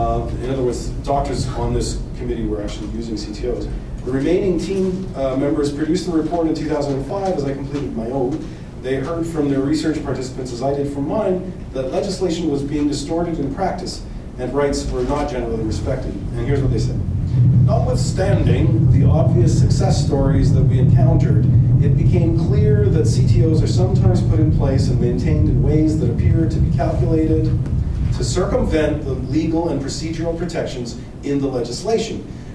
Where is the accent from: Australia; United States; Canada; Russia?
Canada; Sault Ste. Marie, Ontario; I'm from the Sioux myself, and I was like, really?